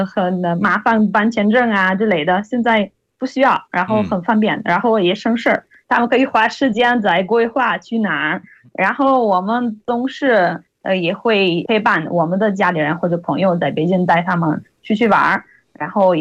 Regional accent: Italy; Chinese is a second language; 来自意大利。

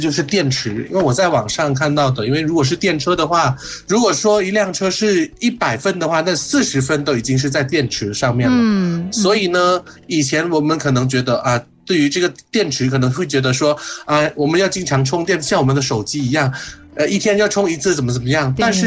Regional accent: Thailand; 那就不太适合我们泰国人的这种习惯。

